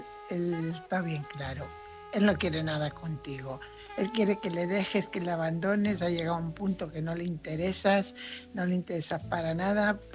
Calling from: Fuenlabrada, Community of Madrid, Spain; corresponsal de Fuenlabrada.

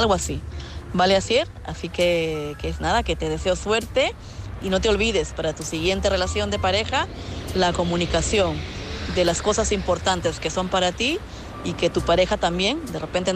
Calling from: Madrid, Community of Madrid, Spain; de Madrid.

